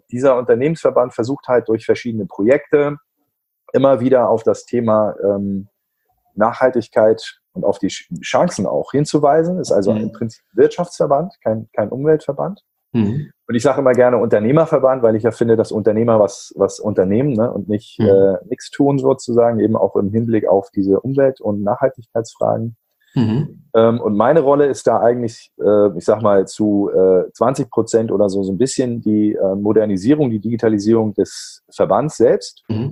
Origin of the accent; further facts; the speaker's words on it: Flensburg, Schleswig-Holstein, Germany; also ich komme aus Flensburg